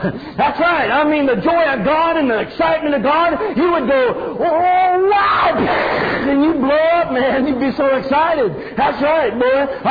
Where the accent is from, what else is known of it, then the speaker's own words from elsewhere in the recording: California, United States; Now, you got to understand, I grew up in California. Okay?